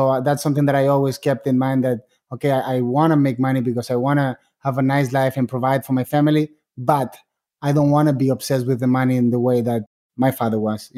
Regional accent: Spain; You know, it was a little bit different also because I was raised in Spain

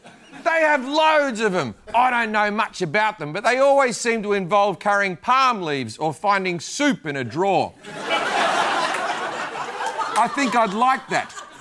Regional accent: Australia; I'm Australian.

